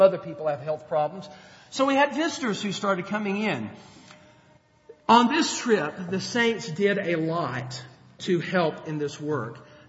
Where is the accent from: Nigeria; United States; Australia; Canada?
United States; Louisville, Kentucky; So when we were there and they said, "Where are you from?" "We're from Louisville."